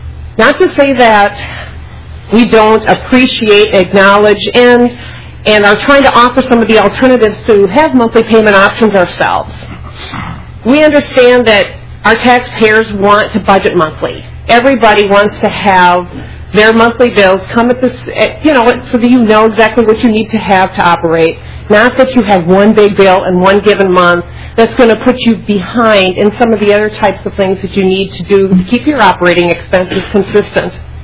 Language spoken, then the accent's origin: English; Minnesota, United States; I'm from Scott County. I am currently the county auditor